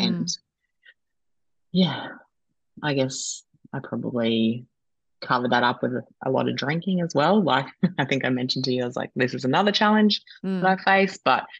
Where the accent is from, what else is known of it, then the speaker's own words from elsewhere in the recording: Gold Coast, Queensland, Australia; I'm originally from the Gold Coast, like, and I can never really picture myself going back to that world.